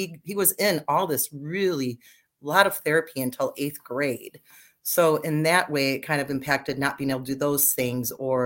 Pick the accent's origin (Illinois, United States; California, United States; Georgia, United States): Illinois, United States; We have a large family. I'm from Illinois